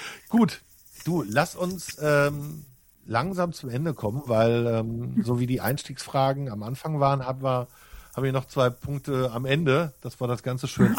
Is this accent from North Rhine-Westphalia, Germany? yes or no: yes; North Rhine-Westphalia, Germany; born there; Ich sage immer so gerne, ich bin auf Kohle geboren, auf Stahl getauft.